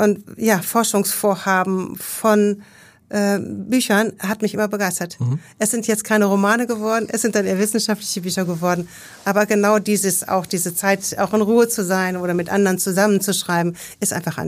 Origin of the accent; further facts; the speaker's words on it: Rheine, North Rhine-Westphalia, Germany; also born or lived in Münster / Cologne; now in Hamburg, Germany; Ich komme eigentlich aus Westfalen, ich komme eigentlich aus Rheine. Ja. Und dann über Münster und Köln bin ich endlich nach Hamburg gezogen.